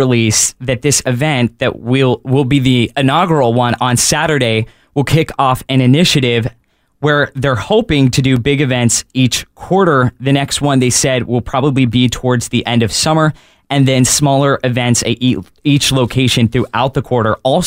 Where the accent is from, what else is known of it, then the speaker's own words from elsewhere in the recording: Pennsylvania, United States; now in Memphis, United States; See, I'm a local, and I'm now a local. I was raised in Pennsylvania. I'm trying to get my Memphian bona fides.